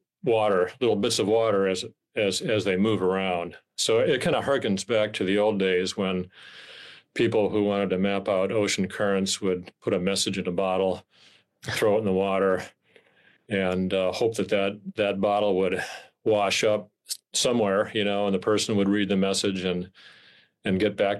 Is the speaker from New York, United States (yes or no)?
no; Rhinelander, Wisconsin, United States; now in Woods Hole, United States; So I'm in Woods Hole, Massachusetts, which is located on Cape Cod. But I grew up in Rhinelander, Wisconsin, so I'm used to kind of long winters and, you know, snow that actually sticks.